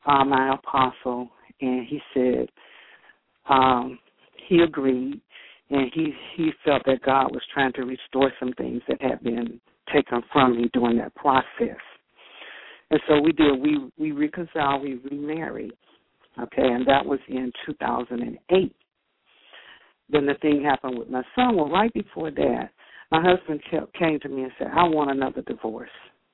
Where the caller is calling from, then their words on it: Fayetteville, North Carolina, United States; Fayetteville, North Carolina.